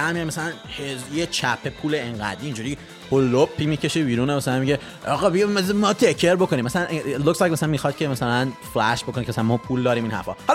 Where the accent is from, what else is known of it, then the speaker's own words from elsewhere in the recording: Iran; ما ایرانی هستیم